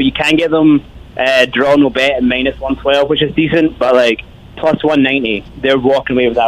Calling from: Scotland, United Kingdom; I'm from Scotland.

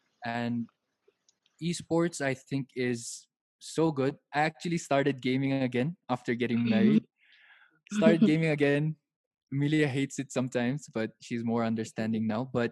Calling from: Mizoram, India; Right now we're tuned in from Delhi. I'm tuning in from Mizoram.

